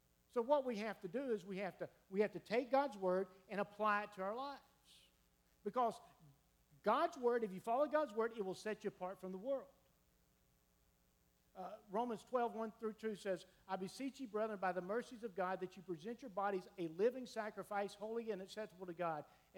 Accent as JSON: {"language": "English", "town": "Vidalia", "region": "Georgia", "country": "United States", "tie": "born or raised there", "said": "Stephanie and I, we grew up 30 miles apart. I grew up in Vidalia."}